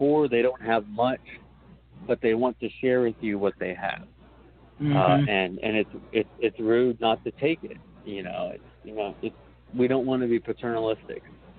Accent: Texas, United States; You know, you would think growing up in Texas, I would know Spanish, but I took French all through high school.

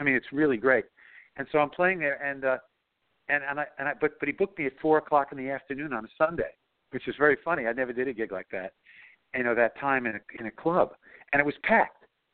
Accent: Brooklyn, New York, United States; I mean, I grew up in Brooklyn.

